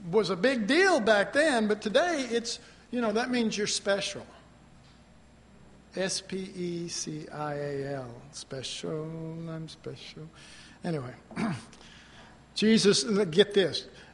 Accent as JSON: {"language": "English", "town": "Dallas", "region": "Texas", "country": "United States", "tie": "born or raised there", "said": "I was raised in Oak Cliff, and, you know, the only goats there were old goats."}